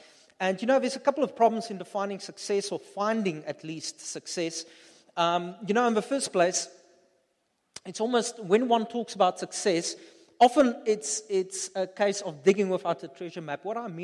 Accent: Upington, Northern Cape, South Africa; where I grew up in Upington, across us, there was an open field

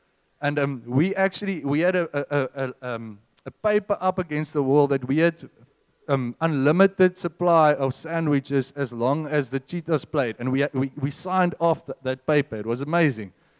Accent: Bloemfontein, Free State, South Africa; I come from Bloemfontein originally. Have anyone been to Bloemfontein for holidays?

